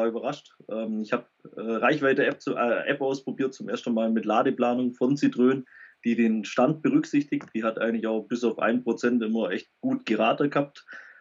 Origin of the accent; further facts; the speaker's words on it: Baden-Württemberg, Germany; ich komme aus dem Bodenseekreis